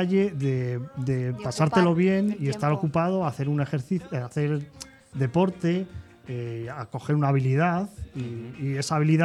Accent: Madrid, Community of Madrid, Spain; yo, como madrileño que soy, yo empecé a surfear ya esto hace ya 30 años, y nada más y menos que en Madrid

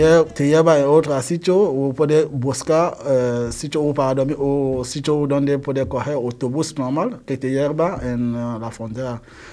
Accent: Cameroon; now in Spain; soy de Camerún. Para que llego aquí es como 5 países antes de llegar en España. Pero yo no he cogido avión.

